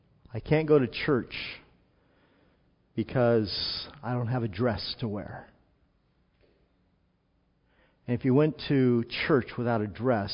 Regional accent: California, United States; I grew up in Southern California, that great secular bastion of humanism.

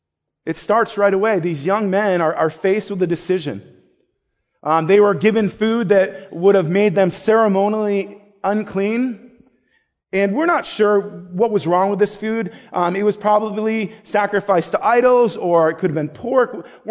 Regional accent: Buffalo, New York, United States; so when it's cold here, I'm from Buffalo, so when it's cold here, she was out swimming with the girls.

